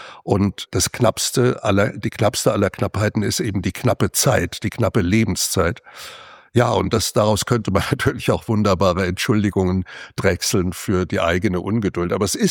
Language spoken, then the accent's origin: German; Rhineland-Palatinate, Germany; now in Berlin, Germany; ich stamme ja nicht aus Berlin, sondern aus der Pfalz. Wir hatten eigentlich immer fantastische lange Sommer.